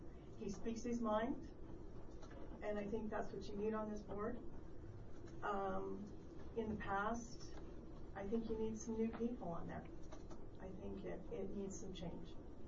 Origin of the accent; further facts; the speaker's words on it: Fontenelle, Wyoming, United States; I'm from the Fontenelle area.